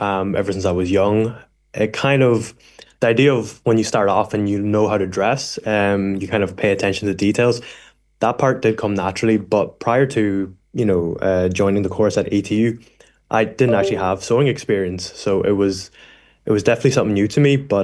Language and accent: English; Letterkenny, Ulster, Ireland; I'm also from Donegal, I'm from Letterkenny originally, and obviously our conditions, our weather conditions are a little bit more harsh in the northwest. It rains a lot